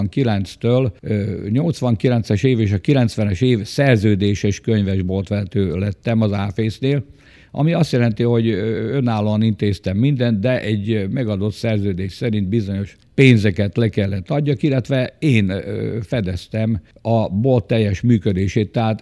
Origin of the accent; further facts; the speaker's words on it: Orosháza, Békés, Hungary; itt születtem Orosházán, és úgy adatot, hogy egész életemet itt töltöttem el.